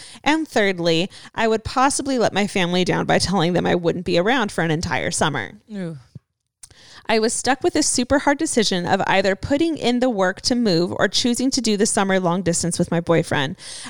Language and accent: English; Saskatchewan, Canada; I am from Saskatchewan, Canada, and my boyfriend lives in Alberta, Canada, about 6-hour drive from my home.